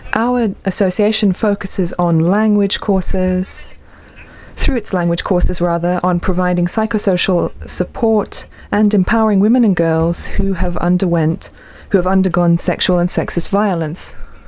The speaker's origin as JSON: {"language": "English", "country": "Guinea", "lives_now": "Germany", "said": "I'm a refugee from Guinea. I was an unaccompanied girl in Germany, in Dortmund."}